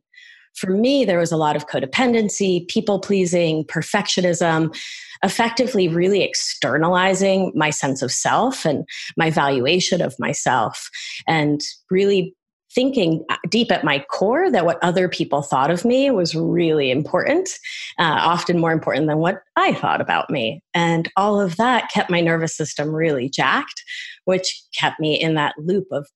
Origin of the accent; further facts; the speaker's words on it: Argentina; English is a second language; now in United States; I'm from Argentina and my mom, I couldn't tolerate cow's milk. And so she would drive 4 hours to Buenos Aires to buy soy milk.